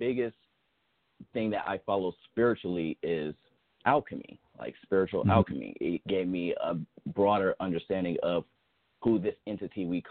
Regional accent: Dayton, Ohio, United States; I'm pretty much just praying over my city. I'm from Dayton, Ohio.

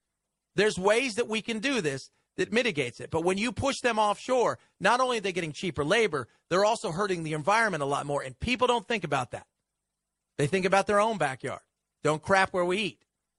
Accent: Los Angeles, California, United States; when I grew up in Los Angeles. So when I was a kid, you'd get the weather you know, on television and the radio and stuff.

